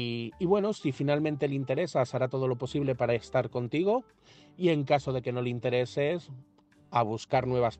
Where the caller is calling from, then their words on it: Madrid, Community of Madrid, Spain; de Madrid